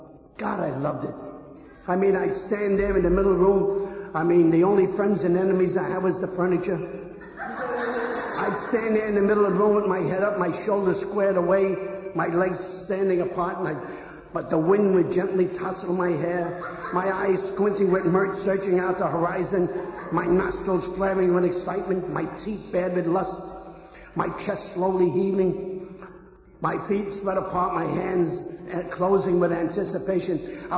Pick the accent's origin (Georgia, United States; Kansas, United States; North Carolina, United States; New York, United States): New York, United States; Now, I live in 86th Street, and I'm born and raised in Yorkville, and on St. Patrick's Day, just generations of Yorkvillites come back